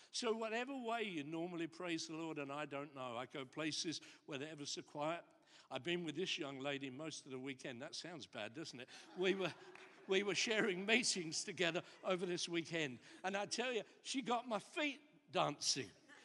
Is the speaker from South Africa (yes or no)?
no; England, United Kingdom; Now, it doesn't mean that we have to stop being English. We can still be English